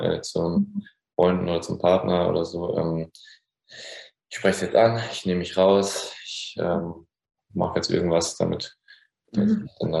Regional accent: Heidelberg, Baden-Württemberg, Germany; Wir sind beide aus Heidelberg.

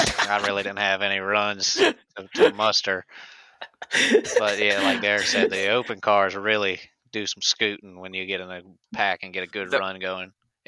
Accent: Suffolk, Virginia, United States; Suffolk, Virginia. 28 years old

